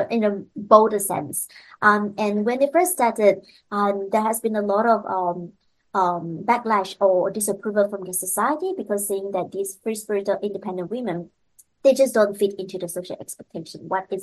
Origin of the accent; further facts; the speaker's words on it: Malaysia; English is a second language; So I was originally from Malaysia, which is a Muslim country. I'm a Malaysian Chinese